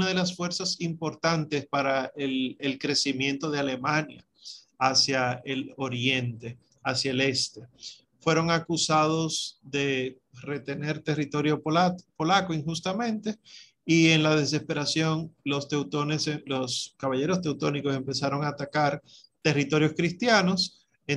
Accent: Dominican Republic; la mayoría de nosotros somos dominicanos en este curso

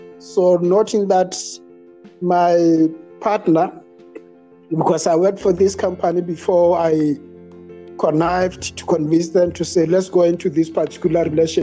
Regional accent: Lephalale, Limpopo, South Africa; Well, I migrate between Gauteng and Lephalale. Lephalale is my hometown.

